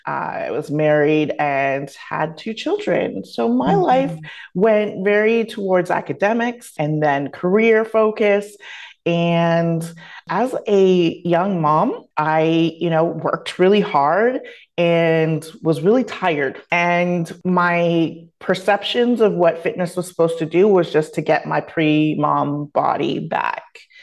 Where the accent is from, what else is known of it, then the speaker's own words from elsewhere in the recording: Canada; born there; I am Canadian born, but West Indian made is what I said. Always tell folks, my parents are from Jamaica, St. Vincent, my grandparents from Barbados. So island people.